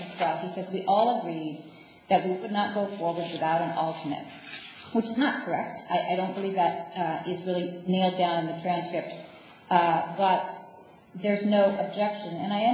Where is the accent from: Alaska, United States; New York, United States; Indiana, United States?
Alaska, United States; So, since I'm from Alaska, I don't know about the local custom